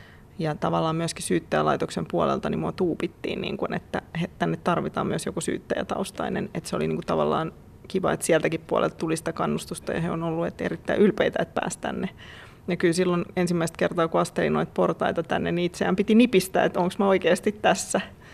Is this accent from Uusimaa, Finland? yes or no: yes; Espoo, Uusimaa, Finland; oot Espoosta? Mä oon kotoisin, joo.